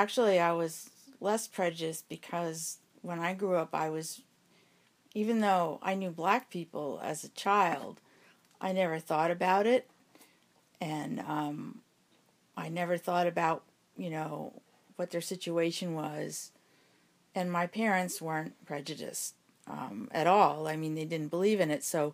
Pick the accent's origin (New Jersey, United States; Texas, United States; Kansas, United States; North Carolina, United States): New Jersey, United States; because I grew up in New Jersey and we had integrated public schools